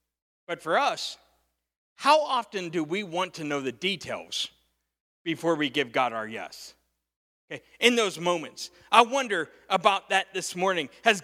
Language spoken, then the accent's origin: English; Pennsylvania, United States; I'm from Pennsylvania. I worked on a farm.